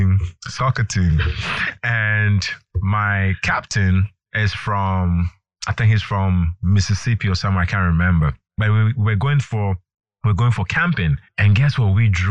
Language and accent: English; Ghana; now in United States; Coming from Ghana, you know. But anyway, so I've always been in the creative space, you know. Growing up in Ghana, I used to go to a lot of creative camps